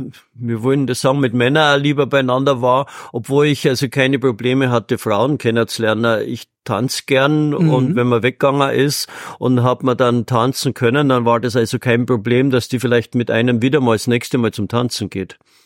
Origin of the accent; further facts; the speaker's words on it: Uffing, Bavaria, Germany; Aber ich war natürlich hier am Ort so verwurzelt. Ich bin ein gebürtiger Uffinger, meine Eltern wohnen da, meine Geschwister waren da.